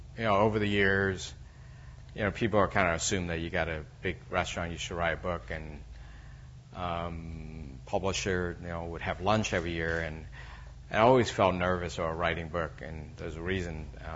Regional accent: Da Lat, Lam Dong, Vietnam; I'm from Da Lat in central Vietnam. It's about 8 hour drive. I think it's 300 kilometer or something like that, north of Saigon.

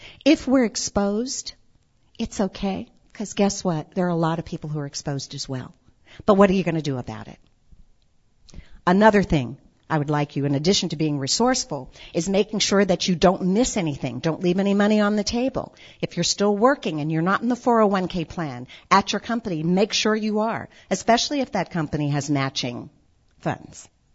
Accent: Great Falls, Montana, United States; also born or lived in Tokyo, Japan; We had been in Tokyo, Japan, got our next assignment, and it was Great Falls, Montana. I was the only African American, Native American in my high school.

